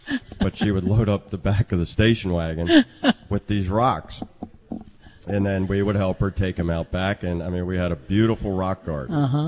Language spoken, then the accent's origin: English; Annapolis, Maryland, United States; Growing up in Annapolis, all our relatives were in Baltimore, and we would go up for Easter, Christmas, every year